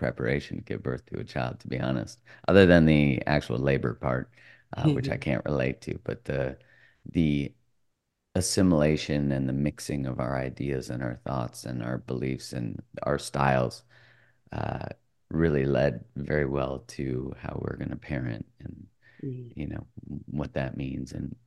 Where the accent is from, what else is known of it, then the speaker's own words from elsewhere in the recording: Canada; I'm Canadian.